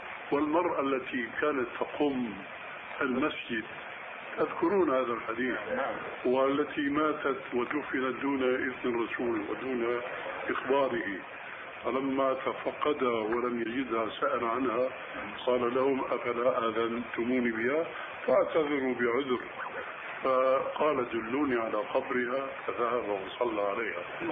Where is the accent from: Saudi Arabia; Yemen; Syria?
Syria